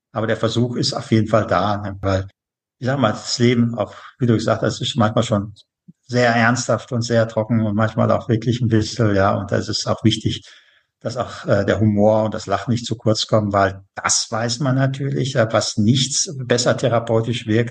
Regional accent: North Rhine-Westphalia, Germany; unter anderem in meiner Heimat, dem Ruhrgebiet

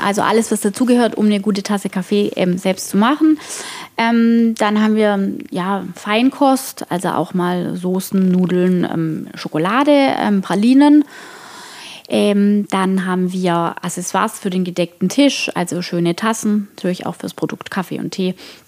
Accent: Heilbronn, Baden-Württemberg, Germany; Wir kommen aus der Nähe von Stuttgart. Dann sage ich immer, wir kommen aus Heilbronn.

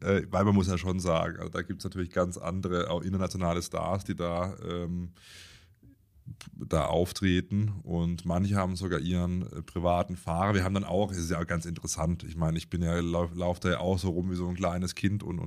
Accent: Baden-Württemberg, Germany; now in Hamburg, Germany; Auch wenn ich jetzt gerade in Hamburg sitze, komme ich ursprünglich aus Baden-Württemberg

